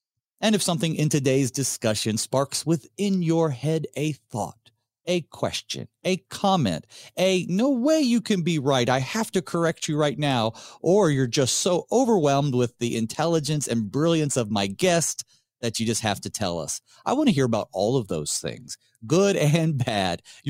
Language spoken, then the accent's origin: English; Deep South, United States; I've moved around too, so that helps me get a little bit more of a perspective growing up in the Deep South.